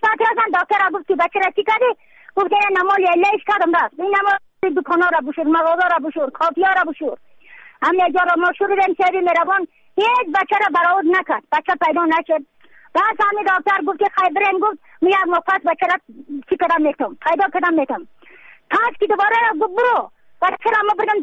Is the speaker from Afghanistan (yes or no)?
yes; Badakhshan, Afghanistan; از بدخشان هستم، مرکز بدخشان، ولسوالی یکلی پایان، قیره وینگ.